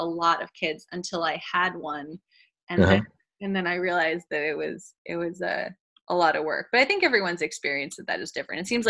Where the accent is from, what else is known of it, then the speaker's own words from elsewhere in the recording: Los Angeles, California, United States; also born or lived in France; No, I grew up in Los Angeles and in France. So we went back and forth.